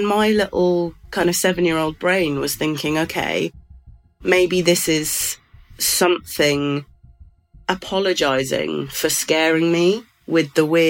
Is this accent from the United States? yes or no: no; England, United Kingdom; I'm English